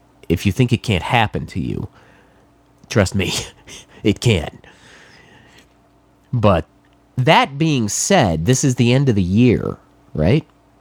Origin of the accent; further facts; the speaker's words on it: New England, United States; Now, I grew up in New England. I am no stranger to snow and shoveling, but I am sick of it.